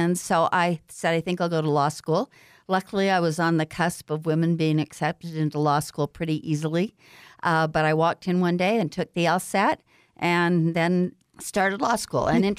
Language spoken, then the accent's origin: English; East Millcreek, Utah, United States; now in Salt Lake City, United States; I grew up in the East Mill Creek area, and now I've lived in Salt Lake City for more than 40 years, actually 50 years.